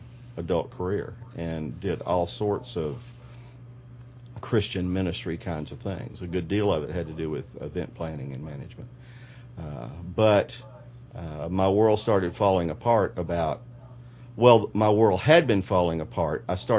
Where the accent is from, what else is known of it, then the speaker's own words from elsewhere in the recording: Montgomery, Alabama, United States; Well, I grew up in Montgomery, Alabama, Bible Belt, grew up going to church, only child, spoiled brat of a semi-affluent parents.